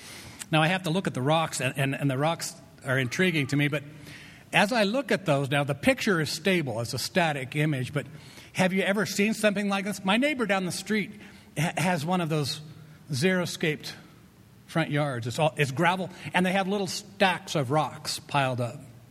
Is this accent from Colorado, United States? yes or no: yes; Colorado, United States; I'm born and raised in Colorado, and I have searched this state from every corner.